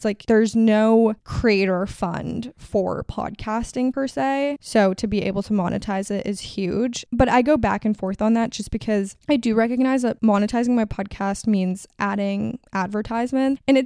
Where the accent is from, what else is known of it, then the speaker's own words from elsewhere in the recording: Miami, Florida, United States; Art Basel like kind of runs deep since I am actually from Miami